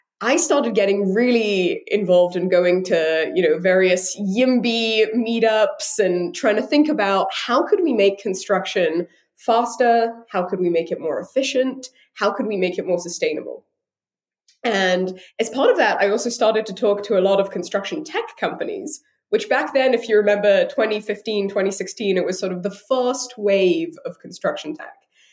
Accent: London, United Kingdom; now in San Francisco, United States; I'm from London originally. I had very little to do with construction in the US when I got started, but I actually moved to San Francisco back in 2016

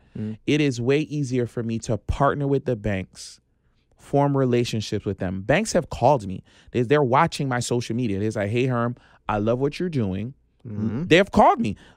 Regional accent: Philadelphia, Pennsylvania, United States; I'm from Philly.

